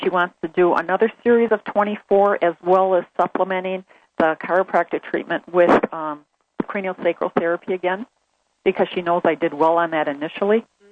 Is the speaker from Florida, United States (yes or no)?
no; Wisconsin, United States; I'm from Wisconsin.